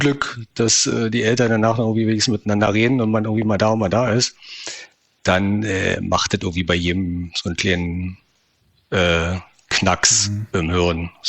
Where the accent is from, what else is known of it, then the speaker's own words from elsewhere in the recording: Fürstenwalde, Brandenburg, Germany; also born or lived in Rüdersdorf; Und bin dann die nächsten 22,5 Jahre in Fürstenwalde aufgewachsen. Das liegt genau auf der Hälfte zwischen Berlin und Frankfurt, oder? Mhm. Genau, also auch in Brandenburg.